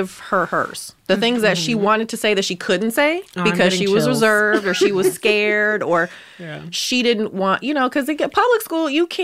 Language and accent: English; Oakland, California, United States; I didn't know that's a thing, because I'm from Oakland.